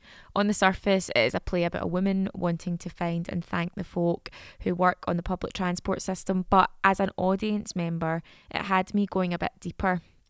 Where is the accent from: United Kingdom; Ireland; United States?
United Kingdom; Scotland; I am Scottish, we love a grumble. I am undeniably in love with Edinburgh.